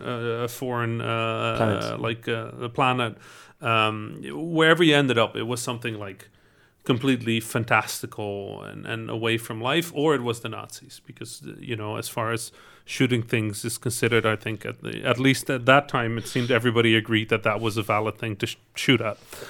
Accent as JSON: {"language": "English", "country": "Netherlands", "tie": "born or raised there", "said": "when I was growing up in the Netherlands"}